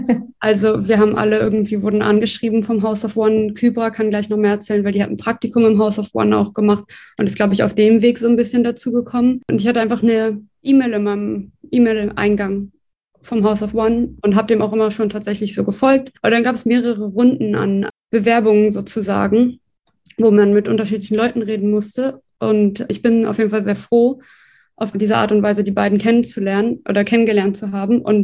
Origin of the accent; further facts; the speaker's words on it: Berlin, Germany; ich bin 25 Jahre alt, ich bin studierte Judaistin, bin die jüdische Stimme in unserem Podcast, bin geboren in Berlin und auch aufgewachsen hier. Also ich bin die einzige Berlinerin